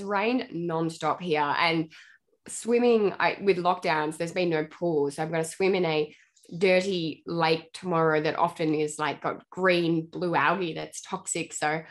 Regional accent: Tasmania, Australia; So I am from Tasmania, but my mum and dad were from like New South Wales and Queensland, but they moved there and started a farm.

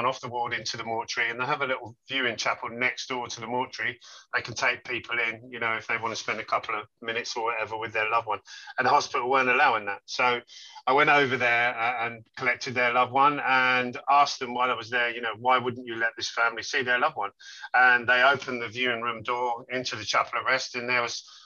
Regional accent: Milton Keynes, South East England, United Kingdom; I would just say that I'm actually from Milton Keynes, which is like the next borough over.

